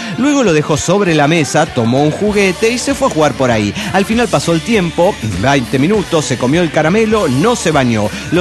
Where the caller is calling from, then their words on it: Dallas, Texas, United States; de Dallas, Texas.